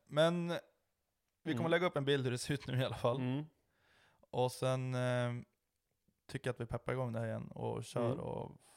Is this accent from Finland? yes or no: no; Lycksele, Västerbotten County, Sweden; Hemma i Lycksele är det rätt mycket.